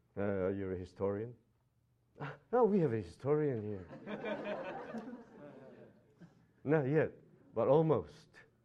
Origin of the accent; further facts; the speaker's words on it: Philippines; I came from the Philippines. You know Philippines?